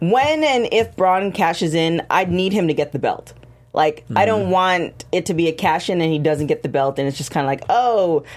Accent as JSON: {"language": "English", "country": "Canada", "said": "That just really tickled me just because he's Canadian and, you know, I'm Canadian."}